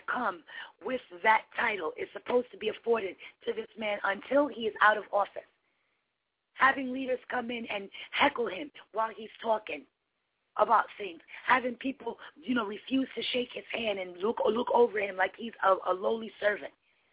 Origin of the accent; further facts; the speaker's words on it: New York City, New York, United States; as a New Yorker, I personally know that Bloomberg doesn't have a damn leg to stand on